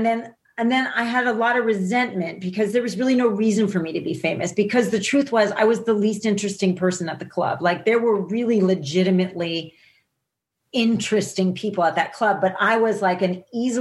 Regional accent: New Jersey, United States; People I grew up with in New Jersey thought it was government hype

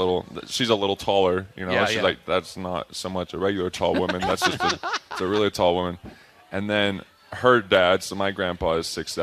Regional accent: Heber City, Utah, United States; So I grew up in Heber City, Utah. It's about 2 hours south of here.

